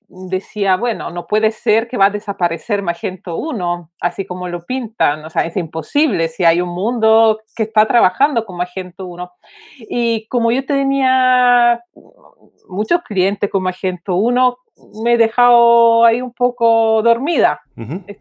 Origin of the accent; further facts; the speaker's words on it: Italy; Spanish is a second language; also born or lived in Spain; now in Chile; soy italiana y vivo en Chile. Entonces vivo en Chile ya hace muchos años, después de haber vivido muchos años en España también.